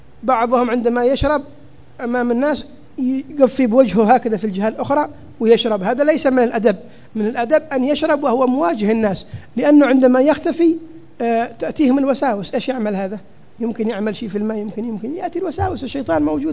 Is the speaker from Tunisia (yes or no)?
no; Hadhramaut, Yemen; عندنا في حضرموت يتسابقون لغسل أيدي الناس.